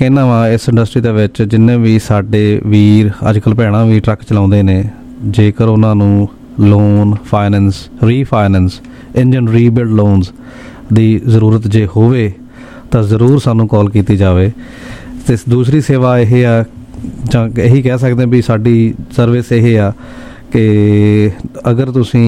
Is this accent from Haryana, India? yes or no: no; Punjab, India; ਮੈਂ ਵੀ ਪੂਰੀ ਕੋਸ਼ਿਸ਼ ਕਰ ਰਿਹਾ ਕਿ ਮੈਂ 100% 100% ਪੰਜਾਬੀ ਵਿੱਚ ਗੱਲ ਕਰਾਂ, ਜਿਵੇਂ ਕਿ ਮੈਂ ਪੰਜਾਬ ਤੋਂ ਹਾਂ ਜ਼ਰੂਰ ਡੈਫੀਨੇਟਲੀ